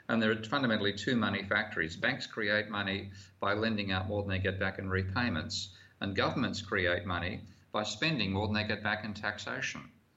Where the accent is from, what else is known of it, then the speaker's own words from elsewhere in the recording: Australia; pardon me being an Australian there and swearing